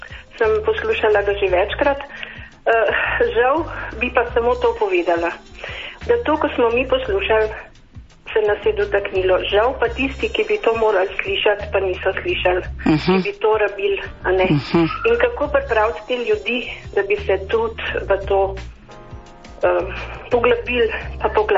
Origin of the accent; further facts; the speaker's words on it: Ljubljana, Central Slovenia, Slovenia; iz Ljubljane.